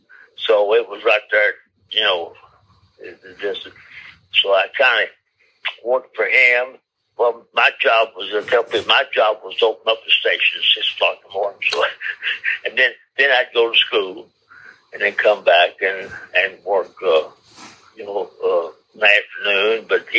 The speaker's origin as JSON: {"language": "English", "region": "Kentucky", "country": "United States", "tie": "born or raised there", "said": "Right, yes. Actually, my whole family, my great-grandfather came out of Pennsylvania."}